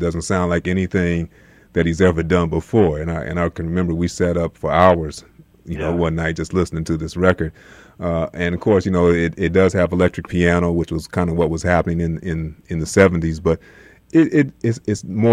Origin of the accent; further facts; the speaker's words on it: California, United States; In fact, I remember, I grew up on the West Coast. In fact, grew up in Southern California.